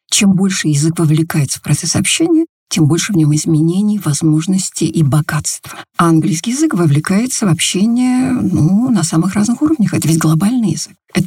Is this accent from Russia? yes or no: yes; Caucasus, Russia; born there; first language Kabardian; мой родной язык кабардинский. Я родилась на Кавказе, поэтому мой родной язык кабардинский. И русский язык мой такой же родной язык. То есть это два языка, на которых я говорила изначально. Но с 8 лет я еще заговорила по-английски.